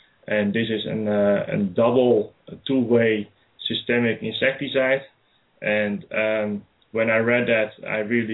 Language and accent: English; Netherlands; moved away as an adult; now in United States; I grew up in Holland on a tulip farm, and after my studies, I decided to go to the United States.